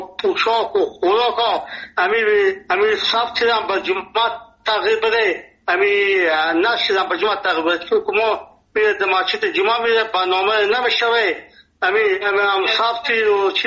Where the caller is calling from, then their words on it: Nimruz, Afghanistan; ما 50 سال در ولایت نیمروز هستم. اینجا لهجه ما لهجه فارسی است، اینجا لفظی ما لهجه بلوچی است، اینجا پشتو گپ میزنم.